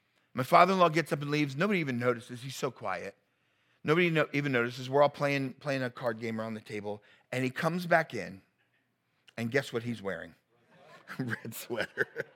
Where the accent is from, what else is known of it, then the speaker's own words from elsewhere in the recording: New Jersey, United States; I was fairly opinionated guy growing up in New Jersey.